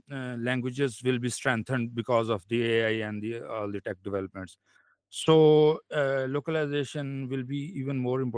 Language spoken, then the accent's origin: English; Pakistan; first language Punjabi; English is a second language; So, majority of people in Pakistan, the majority ethnic group is Punjabi, is my mother tongue, right?